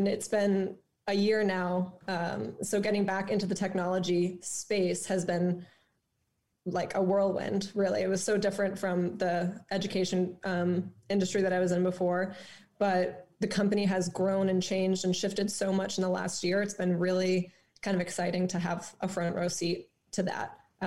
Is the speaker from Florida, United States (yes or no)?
no; New Hampshire, United States; I'm from New Hampshire. I went to Manchester Central High School